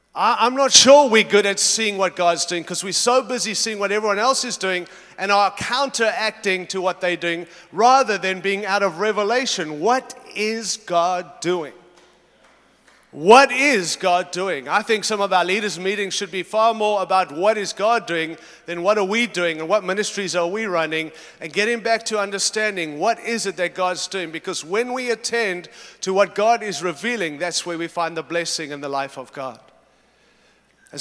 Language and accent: English; United States; I'm from America. We have our own issues, as you know.